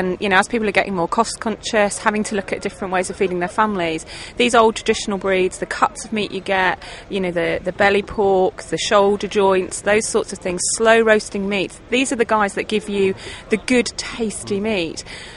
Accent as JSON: {"language": "English", "region": "South West England", "country": "United Kingdom", "said": "I'm from Nansenoy Farm in Cornwall."}